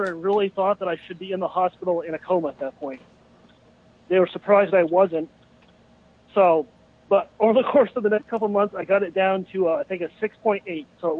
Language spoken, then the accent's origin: English; Vermont, United States; accent: northern; I'm very far from Tennessee. I'm in Vermont, exactly.